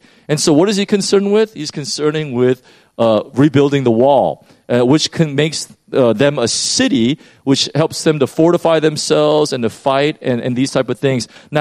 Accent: United States; I mean, I can only speak as an American to this.

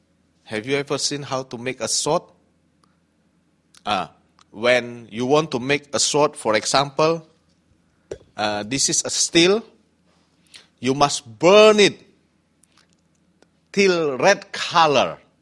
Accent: Indonesia; English is a second language; moved away; also born or lived in Hong Kong; You know, now in my hometown in Indonesia, young people, they don't like work in the church.

